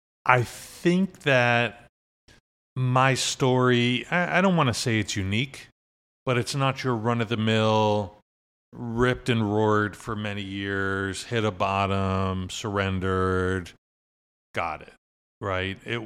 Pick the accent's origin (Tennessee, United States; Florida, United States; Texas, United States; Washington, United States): Florida, United States; Miami; I grew up in South Florida. I'm a native, okay. Which is weird, right? You don't meet too many Floridians, but I was born in Miami.